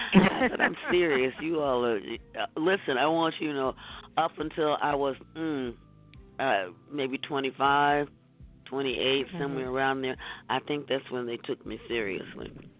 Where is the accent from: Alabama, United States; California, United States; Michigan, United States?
Michigan, United States; Detroit; I'm from Detroit, and Motown had just started coming in. So, I mean, that's what I was raised